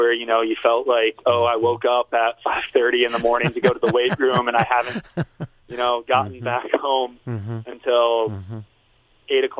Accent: Forest City, Iowa, United States; also born or lived in Humboldt; I was born in Humboldt, Iowa. And then in that first year of my life, my parents decided to move to Forest City. Mm-hmm. So really... all I've known is Forest City.

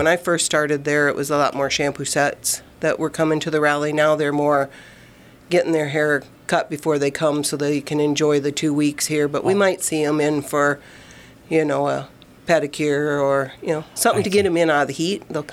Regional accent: Buffalo Center, Iowa, United States; now in Forest City, United States; I grew up in Buffalo Center, so that's not too far.

